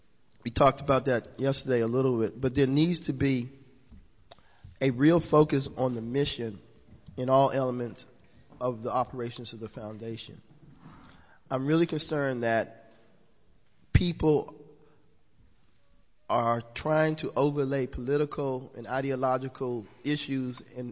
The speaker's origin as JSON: {"language": "English", "town": "Washington", "region": "District of Columbia", "country": "United States", "said": "from Washington, D.C."}